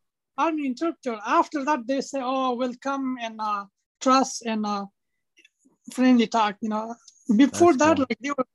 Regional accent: Afghanistan; when we came here, like at the beginning, when we say, where are you from? We replied like Afghanistan.

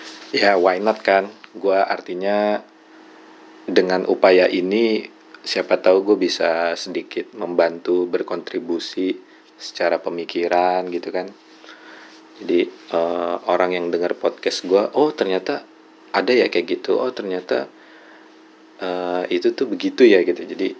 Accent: Tangerang, Banten, Indonesia; also born or lived in Jakarta; now in Bogor, Indonesia; Ya gue jadi asli Bugis. Cuma emang gue lahir di Jakarta, Jakarta Selatan gue lahir. Gue kecil gede di Tangerang. Dan sekarang gue tinggal di Bogor gitu. Jadi ya muter-muter lah.

